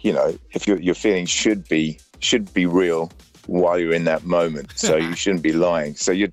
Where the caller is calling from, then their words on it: Atlanta, Georgia, United States; Oh, I'm calling from Atlanta, Georgia.